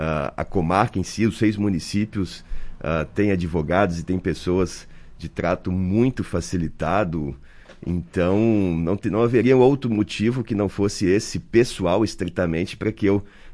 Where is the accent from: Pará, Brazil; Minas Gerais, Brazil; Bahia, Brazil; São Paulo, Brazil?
Minas Gerais, Brazil; sou de Minas e lá em Minas a gente costuma abraçar, beijar, e isso é uma coisa natural pra gente